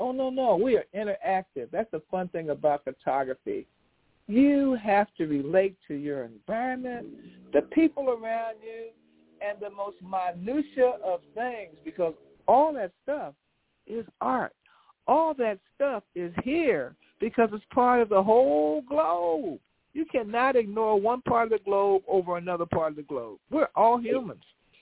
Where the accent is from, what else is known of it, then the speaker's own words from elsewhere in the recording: Washington, District of Columbia, United States; I got mega pride. I'm from Southeast D.C. I got pride.